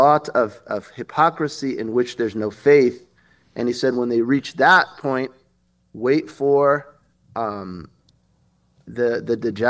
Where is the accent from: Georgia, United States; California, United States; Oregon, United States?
California, United States; Berkeley; I grew up in Berkeley, California